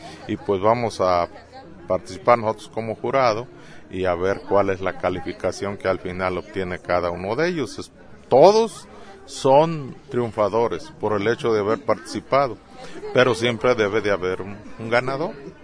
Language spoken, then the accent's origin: Spanish; Cocula, Mexico; vengo de Cocula.